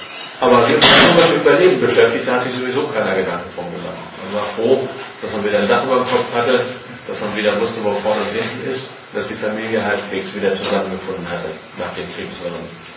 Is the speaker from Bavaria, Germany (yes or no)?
no; Berlin, Germany; Ich selbst bin gebürtiger Westberliner, aber mit einem Bein in der DDR aufgewachsen, weil die ganze Familie hier ringsum, im südlichen Stadtrand, Dahme, Mark, Altmark, ansässig ist.